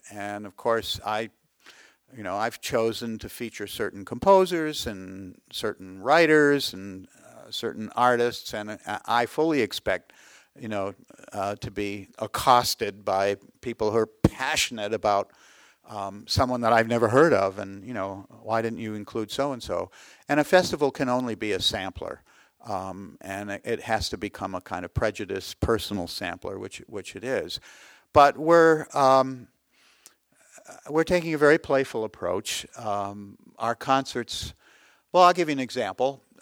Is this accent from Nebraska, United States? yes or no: no; Berkeley, California, United States; In my hometown of Berkeley, we have this amazing old architecture by Julia Morgan and the architect Maybeck.